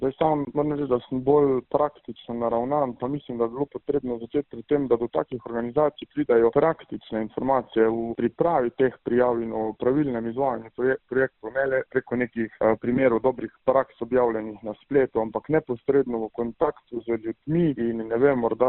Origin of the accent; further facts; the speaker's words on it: Carinthia, Slovenia; tudi tu izhajam iz tega, da prihajam iz Koroške in se v bistvu direktno srečujem s temi državami